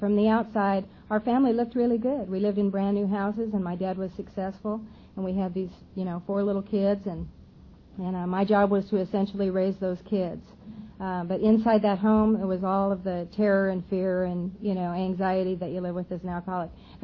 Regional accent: Montana, United States; And I grew up in Montana. I'm the oldest of four kids.

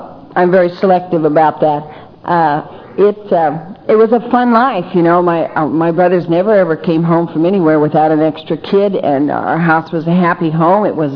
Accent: North Dakota, United States; born there; I'm one of seven children. I'm an Army brat. I was born and raised in the service, and I was born in North Dakota to top things off.

